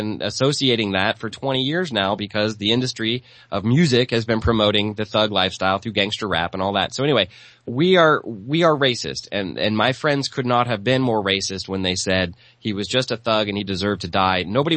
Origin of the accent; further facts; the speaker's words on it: St. Louis, Missouri, United States; a lot of listeners know I grew up in St. Louis, and I have a lot of friends who live there